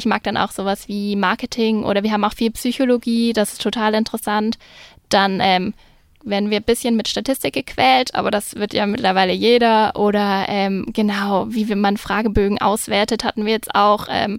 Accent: Tübingen, Baden-Württemberg, Germany; Also ich komme aus Tübingen und bin hier eben auch aufgewachsen

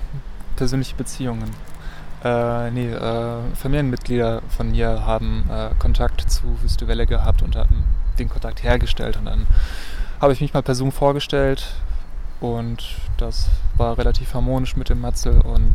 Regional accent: Biberach, Baden-Württemberg, Germany; also born or lived in Hannover; Ich komme eigentlich aus Hannover. Bin auch da in der Ecke geboren. Bin allerdings hier in der Gegend aufgewachsen, bei Biberach.

